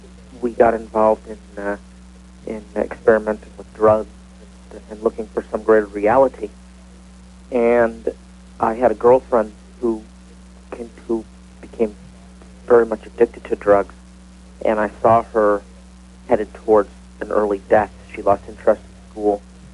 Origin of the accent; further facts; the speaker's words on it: Rochester, New York, United States; I was actually born and raised in Rochester